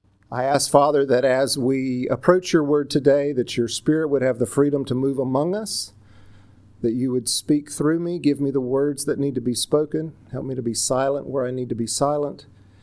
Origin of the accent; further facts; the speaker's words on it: North Carolina, United States; See, I grew up in North Carolina, so it's a mountain stream.